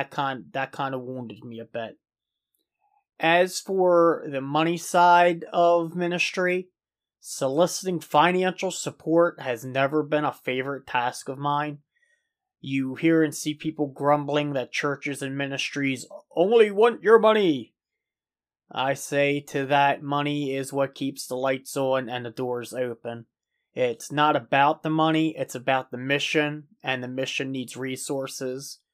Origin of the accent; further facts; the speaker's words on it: Maryland, United States; I have headed a small, struggling ministry here in my home state of Maryland in the United States.